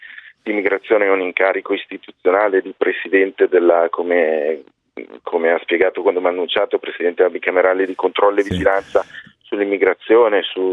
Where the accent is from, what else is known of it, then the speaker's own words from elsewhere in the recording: Erba, Lombardy, Italy; io sono nato a Erba, sono comasco